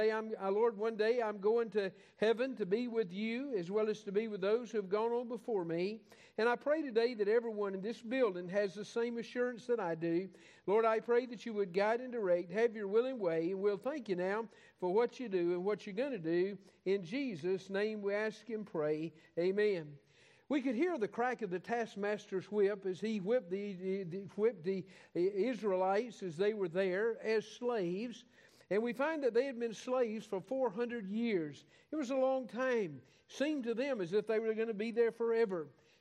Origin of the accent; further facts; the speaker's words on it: United States; I'm grateful today for my independence as an American, but I'm grateful today for my independence as a Christian.